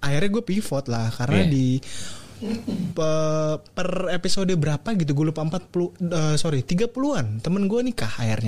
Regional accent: Bekasi, West Java, Indonesia; gue udah dari lahir di Bekasi gitu.

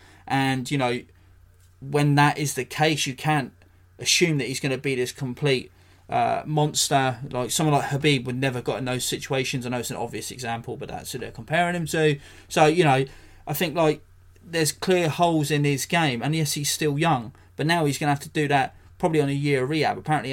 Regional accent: England, United Kingdom; as a Brit, as an Englishman

